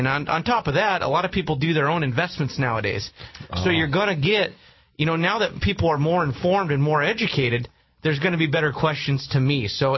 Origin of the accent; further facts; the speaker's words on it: Richland, Washington, United States; I came to town. I grew up in Richland.